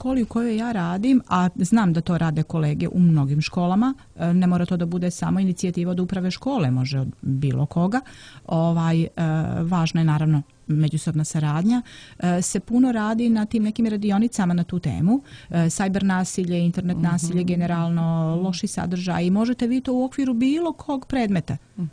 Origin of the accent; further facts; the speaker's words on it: Danilovgrad, Montenegro; Kod nas u Danilovgradu kažu, pošto sam ja iz Danilovgrada